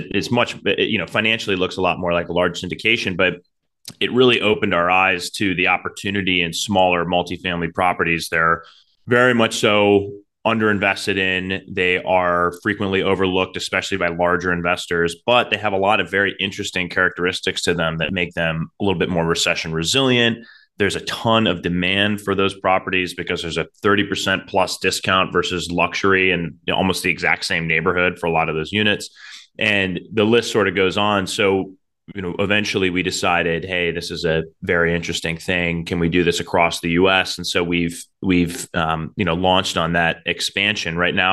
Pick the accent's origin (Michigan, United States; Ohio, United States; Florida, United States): Ohio, United States; Cleveland; moved away as an adult; So I grew up in Cleveland, Ohio. So very much so a Midwesterner from the start. I moved out to New York for college